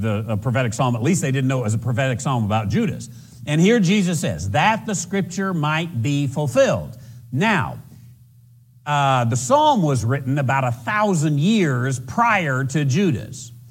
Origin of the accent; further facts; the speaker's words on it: Taos, New Mexico, United States; I come from Taos, New Mexico, and Taos is a town full of hippies, honestly.